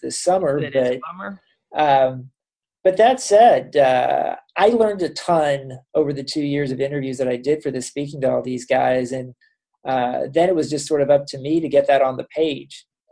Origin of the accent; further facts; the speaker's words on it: Kansas City, United States; I'm from Kansas City originally as well